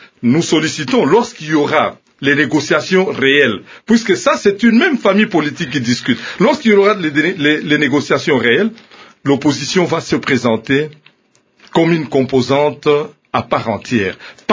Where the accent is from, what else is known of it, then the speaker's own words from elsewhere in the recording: DR Congo; chez nous en République démocratique du Congo